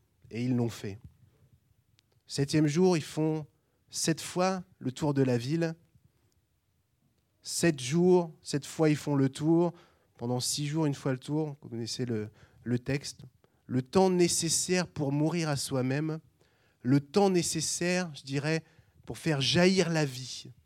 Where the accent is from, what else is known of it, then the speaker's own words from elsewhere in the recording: France; Moi, je parle mal des Français parce que je suis français, hein, donc j'ai le droit.